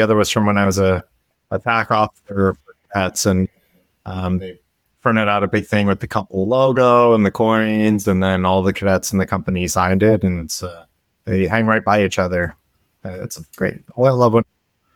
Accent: Tallahassee, Florida, United States; born there; also born or lived in Germany; I grew up in an Army family. And so originally I'm from a nomad. I was born in Tallahassee, Florida, when my dad was there for his master's degree.

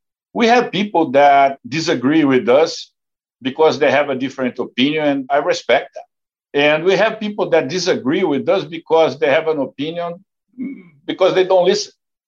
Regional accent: Brazil; English is a second language; how funny is my accent as a Brazilian, stuff like that.

